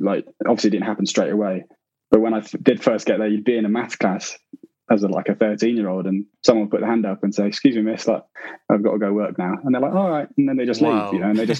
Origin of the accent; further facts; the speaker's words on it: Oxford, South East England, United Kingdom; born there; also born or lived in Cyprus; I was born in Oxford because my dad worked at Bryce Norton, so so I'm kind of semi from Oxford